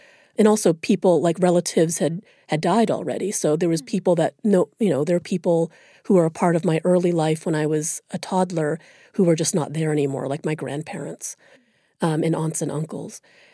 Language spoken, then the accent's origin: English; United States; I was read as an American, which of course I am